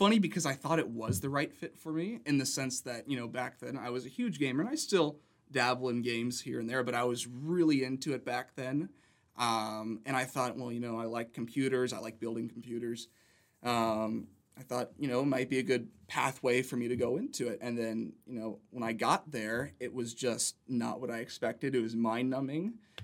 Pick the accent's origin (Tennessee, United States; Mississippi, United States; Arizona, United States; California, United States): California, United States; Palm Springs; also born or lived in San Diego, California; You know, I grew up in Palm Springs, Coachella Valley area. And, you know, I grew up there until I was about 15 years old. Then I moved out my junior year of high school. Moved there to San Diego County, San Diego area.